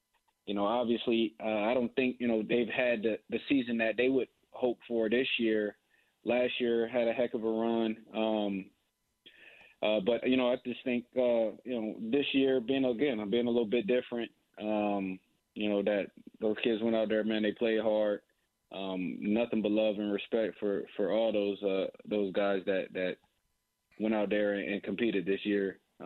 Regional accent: Syracuse, New York, United States; I grew up in Syracuse, New York. So look, it was cold.

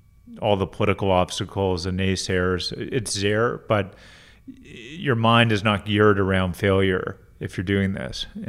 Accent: Timmins, Ontario, Canada; also born or lived in Toronto; I grew up in Timmins, Ontario, in northern Ontario. Up until I was about 8 years old, I was actually born in Toronto, but lived in Timmins for those early 8 years. Moved to Toronto, I've lived there ever since, at around the age of 8 or 9.

